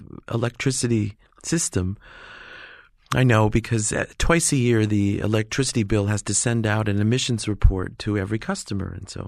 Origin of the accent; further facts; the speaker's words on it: Watertown, New York, United States; And so that city near where I grew up in Northern New York, Watertown, New York, 25,000 people, now has a bus system.